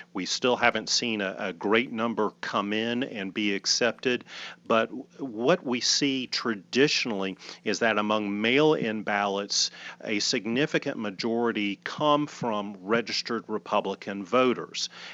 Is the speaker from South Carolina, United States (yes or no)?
yes; Clemson, South Carolina, United States; I mean, Tobacco Road, I grew up in Clemson, and I was a loyal ACC basketball fan.